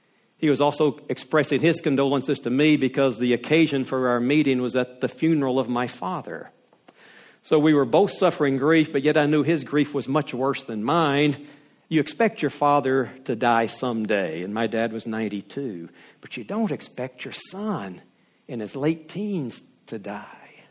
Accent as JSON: {"language": "English", "country": "United States", "tie": "born or raised there", "said": "In my hometown in America"}